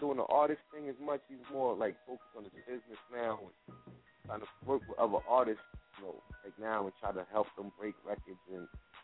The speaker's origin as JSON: {"language": "English", "town": "New York City", "region": "New York", "country": "United States", "said": "I'm from East New York, that's where he's from."}